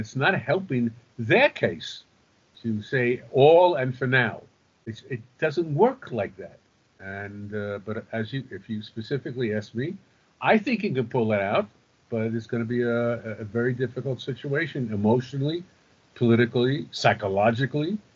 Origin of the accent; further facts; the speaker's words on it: New York City, New York, United States; now in Israel; The Bronx. I grew the up Bronx. In Queens, but I'm from the Bronx.